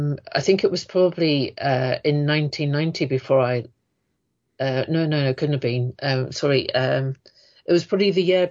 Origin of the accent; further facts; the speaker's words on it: the north of England, United Kingdom; I'm not from London. I'm from the North.